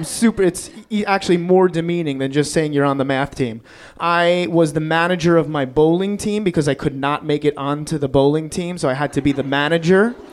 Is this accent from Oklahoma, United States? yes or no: no; New York City, New York, United States; born or raised there